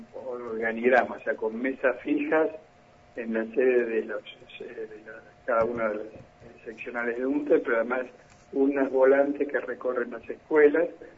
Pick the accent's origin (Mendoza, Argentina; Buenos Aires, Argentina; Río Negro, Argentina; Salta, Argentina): Río Negro, Argentina; Bariloche; y yo que, bueno, soy de Bariloche.